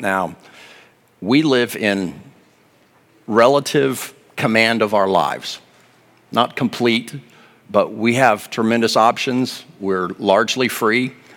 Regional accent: Texas, United States; People from Texas typically say, oh, I'm from Texas, as if we're our own country, which we kind of are.

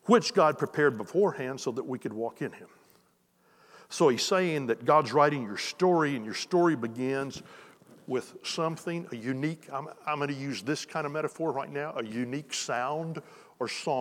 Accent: Texas, United States; I'm a Texan. I mean, I'm a Texan at heart, Texan by birth, Texan, you know.

